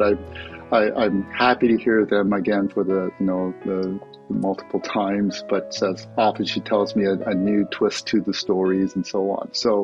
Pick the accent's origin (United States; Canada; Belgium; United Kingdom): Canada; Toronto, Ontario; it was a dream growing up in Canada and being able to live in a place like Toronto, where it's very diverse and open, it was a wonderful place to live.